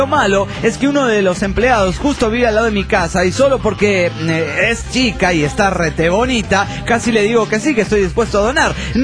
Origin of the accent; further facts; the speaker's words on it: Sucre, Chuquisaca, Bolivia; de Sucre, Bolivia.